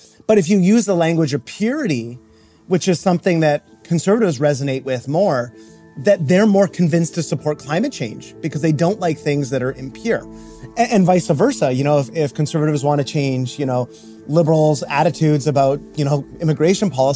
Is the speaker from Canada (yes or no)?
yes; Canada; Whereas let's say like I'm actually from Canada.